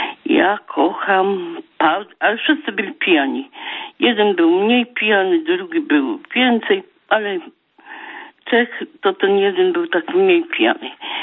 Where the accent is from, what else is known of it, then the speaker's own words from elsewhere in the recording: Silesian Voivodeship, Poland; born there; Ja się urodziłam w województwie Stalinogród.